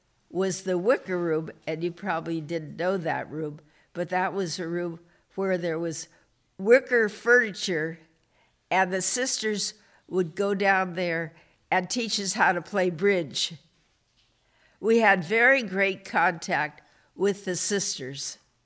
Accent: San Rafael, California, United States; the places I enjoyed growing up in San Rafael are places you are still familiar with.

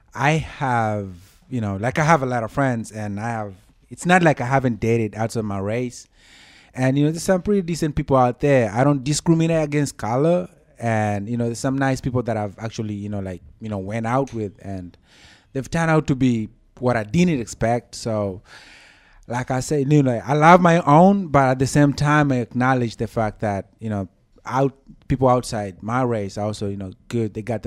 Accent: Kenya; I'm from Kenya.

